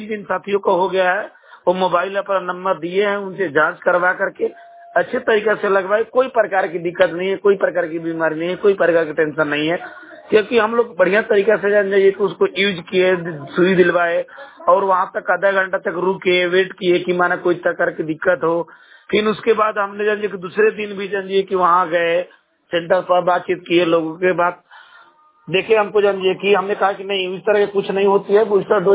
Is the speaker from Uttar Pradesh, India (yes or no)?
no; Mallipur, Bihar, India; ग्राम Mallipur post मारपुर थाना चिल्ला जिला रोहतास के रहने वाला हूँ।